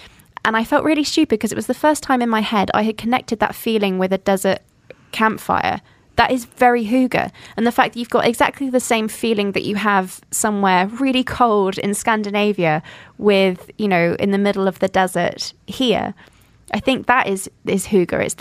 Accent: Jordan; Because I have strong memories of eating those when I grew up in Jordan, because I've lived most of my life in this part of the world.

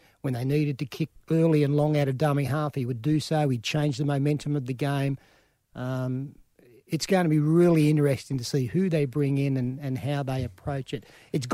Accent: Toowoomba, Queensland, Australia; born there; Oh, mate, I was born in Toowoomba, you know.

